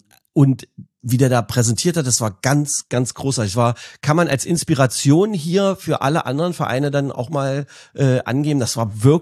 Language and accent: German; Magdeburg, Saxony-Anhalt, Germany; Wir sind Magdeburger Jungs und wir haben auch in Teilen ein blau-weißes Herz.